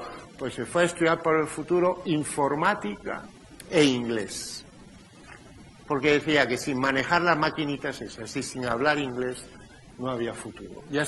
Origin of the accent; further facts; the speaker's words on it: Pontevedra, Galicia, Spain; born there; Yo nací en Pontevedra.